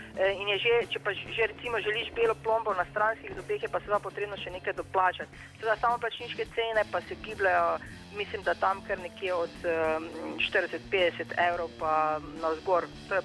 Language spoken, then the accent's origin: Slovenian; Lenart, Styria, Slovenia; jaz sem pač iz Lenarta, nisem iz osrednje slovenske regije